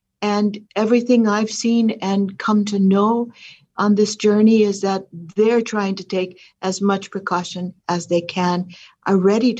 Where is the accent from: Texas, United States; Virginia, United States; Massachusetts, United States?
Texas, United States; Because I'm from South Texas, I'm very connected to that camp in Matamoros and Brownsville